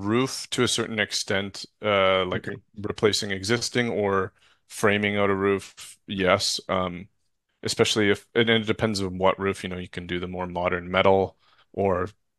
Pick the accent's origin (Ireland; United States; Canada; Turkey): Canada; Or I'm Canadian, but yeah, America, same thing.